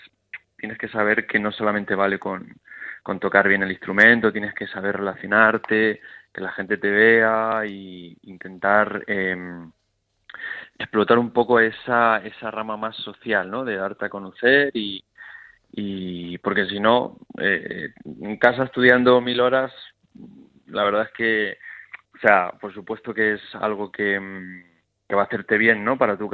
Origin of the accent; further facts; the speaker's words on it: Lanzarote, Canary Islands, Spain; now in Madrid, Spain; yo me crié en Lanzarote, pero mi familia son de la península y siempre he estado muy ligado a los dos sitios